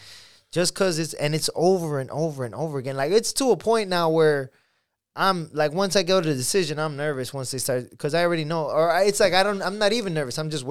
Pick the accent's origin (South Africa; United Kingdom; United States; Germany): United States; Chicago, Illinois; it was a draw in my hometown in Chicago.